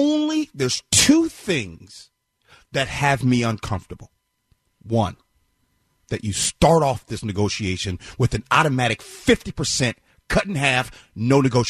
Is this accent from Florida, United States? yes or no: no; Chicago, Illinois, United States; back in my hometown of Chicago, schools being closed down.